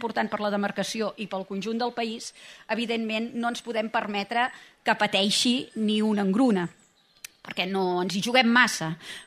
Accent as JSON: {"language": "Catalan", "town": "Reus", "region": "Catalonia", "country": "Spain", "said": "Jo, com a reusenca, també amb molta vinculació, doncs, amb el Priorat"}